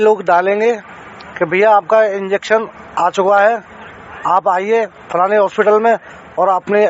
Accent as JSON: {"language": "Hindi", "town": "Aligarh", "region": "Uttar Pradesh", "country": "India", "lives_now": "Delhi, India"}